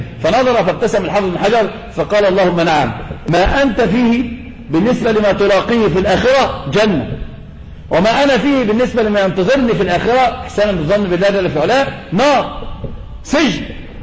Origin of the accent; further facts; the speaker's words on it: Egypt; هذا منتشر عندنا في مصر